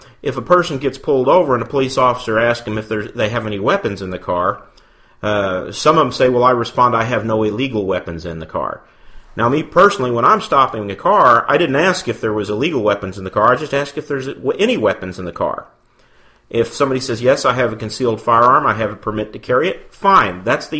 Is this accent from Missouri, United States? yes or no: yes; St. Louis, Missouri, United States; I'm from the St. Louis area myself, among a few other places.